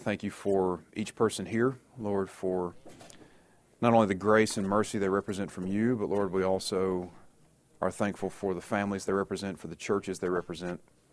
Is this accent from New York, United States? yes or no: no; South Carolina, United States; accent: Southern; I'm from the actual South, right? Kentucky does not count as that. I'm from South Carolina. So as soon as I start talking, I may say things y'all don't get, right?